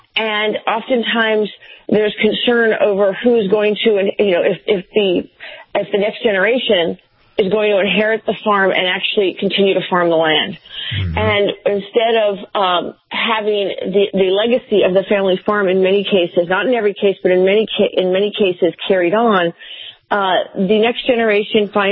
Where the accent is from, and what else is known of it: Mount Vernon, Virginia, United States; born or raised there